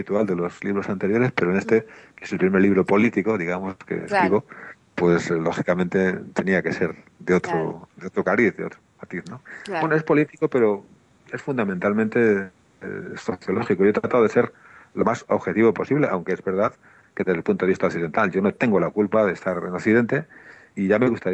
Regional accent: Castilla-La Mancha, Spain; les aduje que yo soy manchego

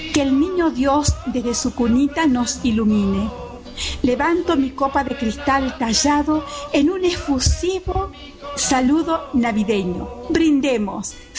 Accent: Jujuy, Argentina; de Jujuy. Es un valle a 1.252 metros de altura sobre el nivel del mar y queda en el extremo norte de Argentina.

